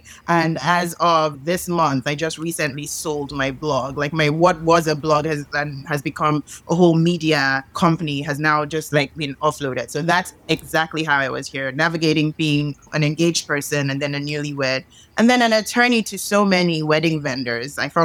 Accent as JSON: {"language": "English", "country": "Nigeria", "said": "I'm originally Nigerian."}